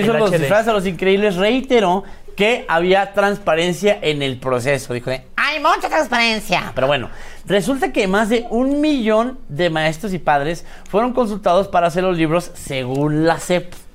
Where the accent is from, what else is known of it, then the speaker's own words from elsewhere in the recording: Chihuahua, Mexico; Déjanos en paz, así somos nosotros los chihuahuenses tercos.